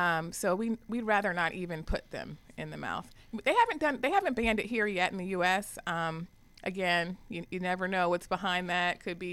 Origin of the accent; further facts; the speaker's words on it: Wilmington, Delaware, United States; I had a very influential dentist and orthodontist combo when I was growing up in Wilmington, Delaware.